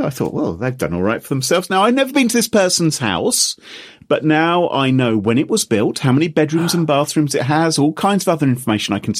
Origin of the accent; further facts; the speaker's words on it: United Kingdom; Now, we're all British, I believe.